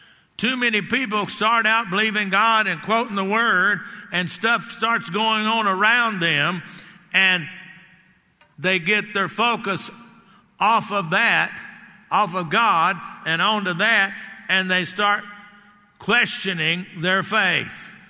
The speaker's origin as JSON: {"language": "English", "region": "Texas", "country": "United States", "tie": "born or raised there", "said": "You know, I grew up down there in the Blackland in North Central Texas"}